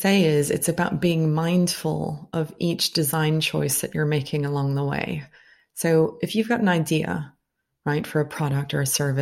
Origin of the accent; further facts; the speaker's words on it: United States; because I'm from the United States and Vietnam was an important conflict in my country's history.